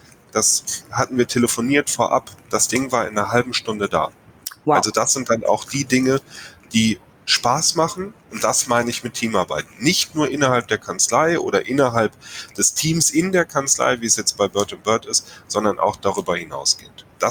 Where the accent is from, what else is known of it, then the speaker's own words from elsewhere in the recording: North Rhine-Westphalia, Germany; Herr Schüll und ich, wir kommen hier aus dem Rheinland.